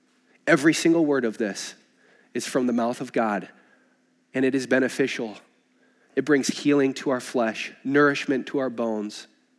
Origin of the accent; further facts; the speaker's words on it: Minneapolis, Minnesota, United States; You know, growing up in Minneapolis, a bunch of Scandinavians.